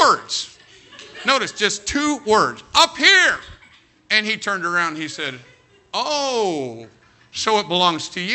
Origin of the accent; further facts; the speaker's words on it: Jacksonville, Indiana, United States; here I am brand new from Jacksonville, Indiana.